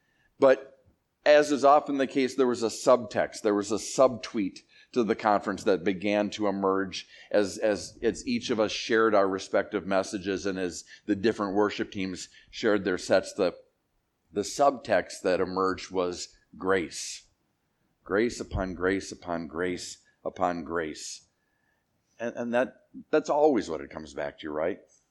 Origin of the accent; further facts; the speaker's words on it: West St. Paul, Minnesota, United States; And for most of my life before that, I was a St. Paul kid. I grew up in West St. Paul.